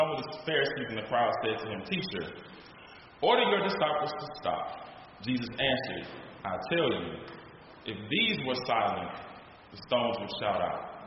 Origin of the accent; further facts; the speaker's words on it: Chicago, Illinois, United States; When I was growing up in Chicago, I remember my parents taking me to church